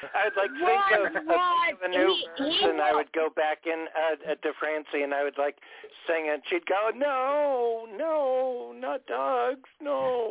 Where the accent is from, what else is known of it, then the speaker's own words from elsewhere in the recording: California, United States; I'm sure I could adapt if I went somewhere else, but I'm still staying in I'm a Californian all my life.